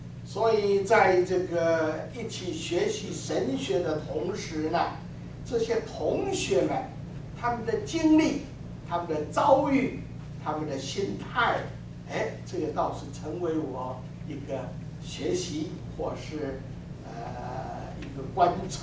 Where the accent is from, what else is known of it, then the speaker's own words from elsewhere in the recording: Taiwan; 我是台湾人，那么是台湾的乡下啊，乡下人。